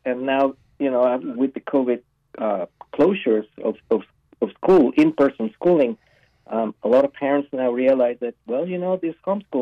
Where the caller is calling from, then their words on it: Palmer, Alaska, United States; That's right. I'm calling in from Palmer.